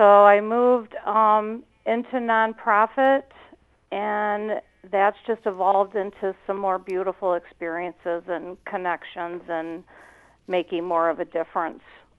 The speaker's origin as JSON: {"language": "English", "town": "Detroit", "region": "Michigan", "country": "United States", "tie": "born or raised there", "lives_now": "Upper Peninsula, United States", "said": "I did. I grew up in the Detroit area, and then my family started to migrate up to the UP."}